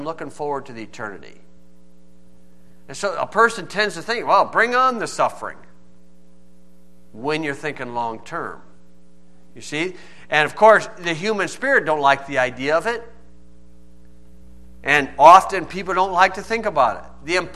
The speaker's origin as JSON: {"language": "English", "town": "Rensselaer", "country": "United States", "said": "I said, ah, we're just a bunch of nuts from up in Rensselaer."}